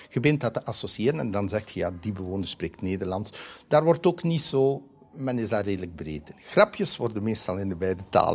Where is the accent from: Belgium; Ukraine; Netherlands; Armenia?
Belgium; Flanders; now in Brussels, Belgium; ik ben oorspronkelijk van West-Vlaanderen. Naar Brussel komen was op dit gebied een zeer grote verrijking.